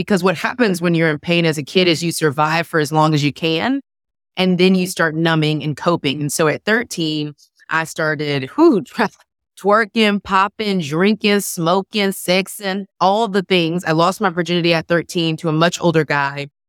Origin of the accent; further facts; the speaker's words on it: Houston, Texas, United States; now in Atlanta, United States; the first and best thing that you need to know about me is that I'm from Houston, Texas. Texas all day, okay? I do live in Atlanta, Georgia, unfortunately.